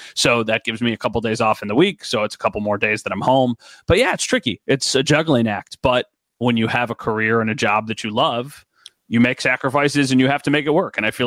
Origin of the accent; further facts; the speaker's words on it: New York, United States; But for me specifically, I'm from here. I'm from Western New York. My wife's from Western New York. Our families are here.